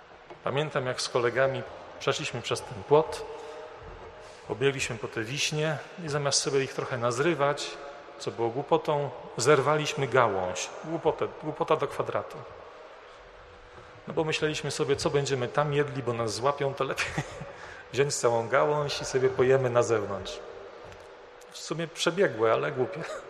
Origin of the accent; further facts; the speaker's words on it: Warsaw, Masovian Voivodeship, Poland; Ja pochodzę z Warszawy, o czym pewnie większość z was wie. Urodziłem się na Służewie, nie na Służewcu, tylko na Służewie.